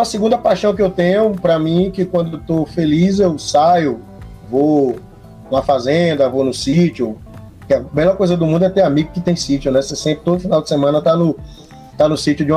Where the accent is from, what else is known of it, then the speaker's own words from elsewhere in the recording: Itapiramutá, Bahia, Brazil; also born or lived in Jacobina; now in Salvador, Brazil; minha mãe acabou dando a luz em Jacobina, voltei, fui criado minha vida toda em Itapiramutá, estudei em Itapiramutá, depois saí, fui estudar em Jacobina, estudei em Irecê, estudei em Jacobina, depois vim fazer faculdade em Salvador, me formei por aqui, né?